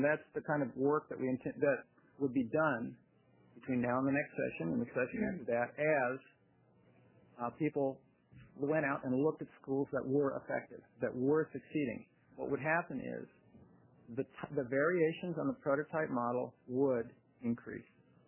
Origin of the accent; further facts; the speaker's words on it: Ireland; and I'm Irish